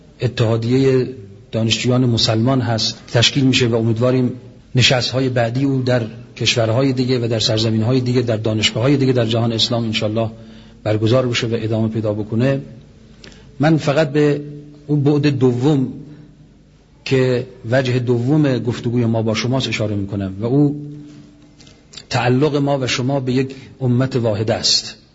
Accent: Iran; در این جلسه من به دو عنوان و با دو حیث با شما سخن میگم، یکی به عنوان یک ایرانی

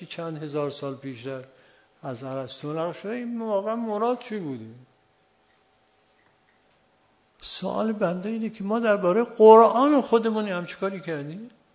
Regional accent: Yazd, Iran; ما در شهر خودمون دارالعباده یزد

